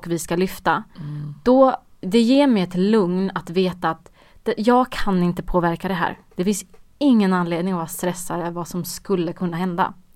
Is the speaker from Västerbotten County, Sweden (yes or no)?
no; Uddevalla, Västra Götaland County, Sweden; Vi var i Uppsala på final. Även fast vi är från Uddevalla, liksom.